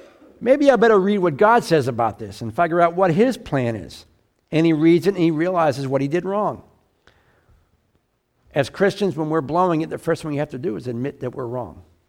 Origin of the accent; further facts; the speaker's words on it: Pittsburgh, Pennsylvania, United States; I'm from Pittsburgh, and at the time, there was a lot of steel mill layoffs going on, big steel town in Pittsburgh.